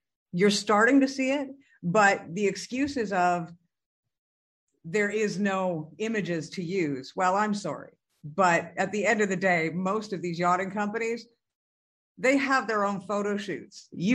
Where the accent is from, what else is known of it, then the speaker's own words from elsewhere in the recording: Canada; I mean, I'm Canadian, so money is very multicolored.